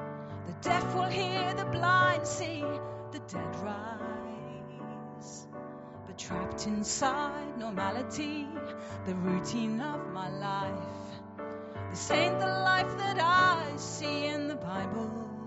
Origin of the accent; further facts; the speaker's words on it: South East England, United Kingdom; Well, I was born in Kent and grew up for part of my childhood there.